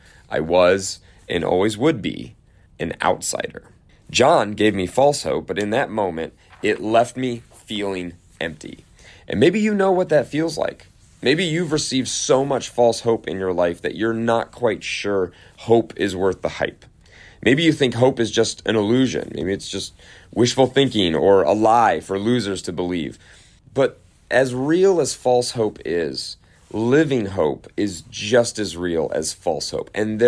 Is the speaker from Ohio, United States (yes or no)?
yes; Cleveland, Ohio, United States; So growing up in Cleveland, Ohio, basketball was super competitive